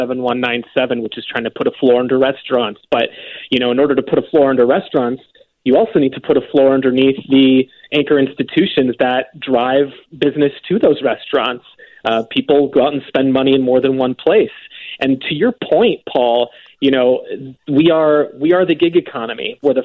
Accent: Chicago, Illinois, United States; also born or lived in Morton Grove; Look, I am a proud born and raised Chicago, and I grew up in Rogers Park, Peterson and Maplewood, and over on Fargo, and then Morton Grove.

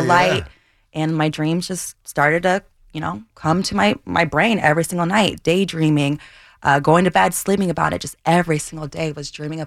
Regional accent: Iowa City, Iowa, United States; I was the fastest girl alive at the age of 12 in Iowa City.

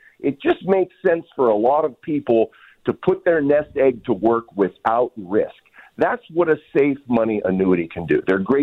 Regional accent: Canonsburg, Pennsylvania, United States; Grew up, I was born and raised in Canonsburg, graduated from Canon Mac. And while I've traveled a lot due to my career, I moved back here in 2008

